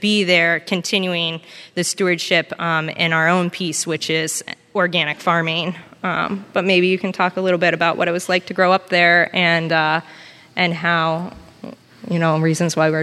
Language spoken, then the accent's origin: English; Maryland, United States; I'm from Maryland, and never been up north and wanted to really come to see this part of the country.